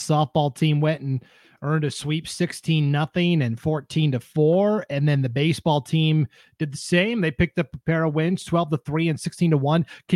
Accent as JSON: {"language": "English", "region": "Montana", "country": "United States", "tie": "born or raised there", "said": "I grew up in Montana in the Bitterroot Valley, and we're probably an hour and a half away from Salmon."}